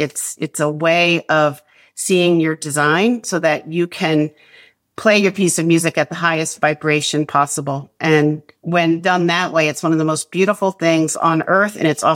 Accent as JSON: {"language": "English", "town": "Bronxville", "region": "New York", "country": "United States", "tie": "born or raised there", "said": "And where I grew up in Bronxville, New York, going to see an astrologer was not part of the vernacular in our culture."}